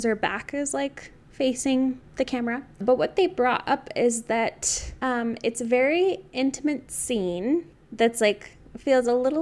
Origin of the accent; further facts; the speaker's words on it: United States; I didn't learn French. I'm very American.